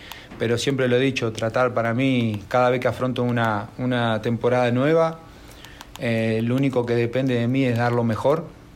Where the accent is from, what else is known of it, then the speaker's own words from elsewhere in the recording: Uruguay; yo creo que no solamente a mí como uruguayo